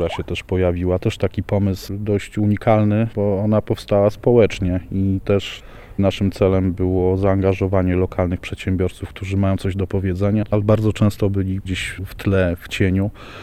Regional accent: Kraków, Lesser Poland, Poland; also born or lived in Warsaw; pochodzę z Krakowa, mieszkałem w Warszawie i gdzieś tam wskutek moich jakichś życiowych zmian bardzo poważnych pojawiłem się w tej okolicy.

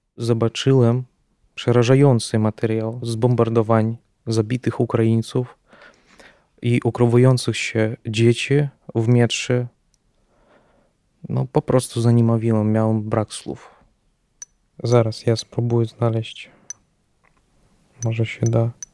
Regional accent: Russia; Polish is a second language; Jestem z Rosji.

